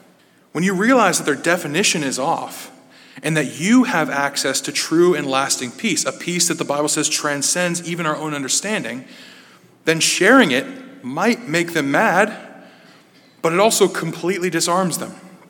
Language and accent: English; Ohio, United States; If we're from Ohio, we're Ohioans. You know, we've actually adopted this.